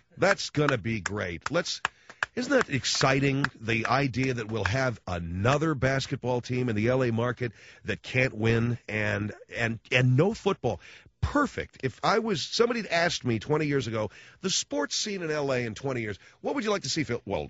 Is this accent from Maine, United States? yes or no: no; Los Angeles, California, United States; I guess because I come from Los Angeles, I don't believe I have any proprietary, control.